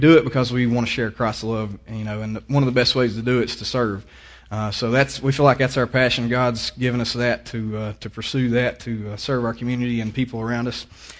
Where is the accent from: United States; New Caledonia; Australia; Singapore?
United States; Virginia; accent: country; I'm from Freeze, so I got a little bit of a country accent going on. So I'm trying to slow down and remember that not everybody here is from Southwest Virginia